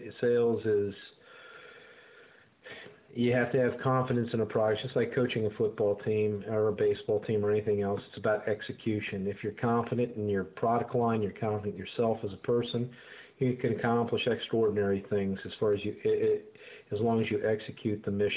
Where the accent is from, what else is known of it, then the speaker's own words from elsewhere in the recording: Atlanta, Georgia, United States; From Atlanta, Georgia.